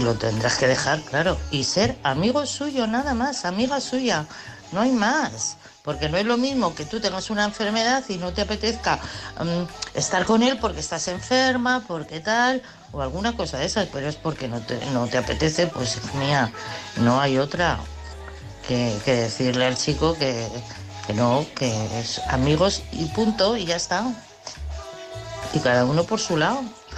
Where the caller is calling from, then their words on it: Madrid, Community of Madrid, Spain; de Madrid.